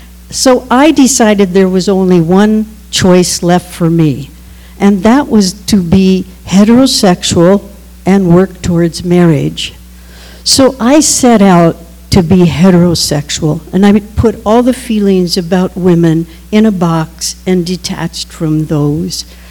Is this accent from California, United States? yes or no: yes; Los Angeles, California, United States; I grew up in East Los Angeles, and there I began over half a century in the Catholic Church.